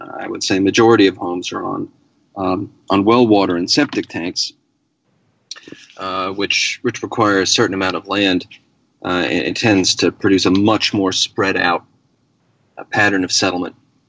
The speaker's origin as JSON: {"language": "English", "region": "New England", "country": "United States", "tie": "born or raised there", "also_born_or_lived": "New York State", "said": "I was born in New York State, but grew up in New England and have lived most of my life here."}